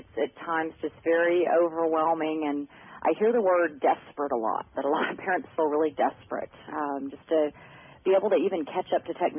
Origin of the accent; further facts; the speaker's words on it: Austin, Texas, United States; I'm from the Austin area